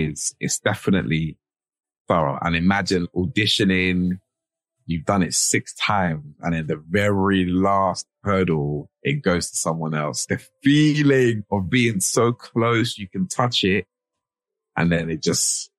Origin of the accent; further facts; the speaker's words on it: London, United Kingdom; I'm in my late 20s. I'm from London. I was born and raised in London.